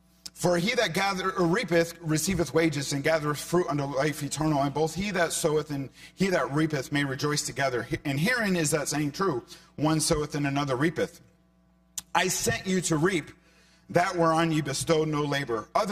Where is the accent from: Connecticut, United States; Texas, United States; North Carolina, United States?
Connecticut, United States; Hartford; I grew up in Hartford, Connecticut.